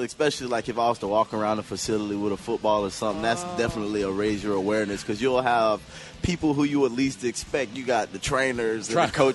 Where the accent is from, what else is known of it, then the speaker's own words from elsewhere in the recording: Fort Lauderdale, Florida, United States; I grew up in Fort Lauderdale.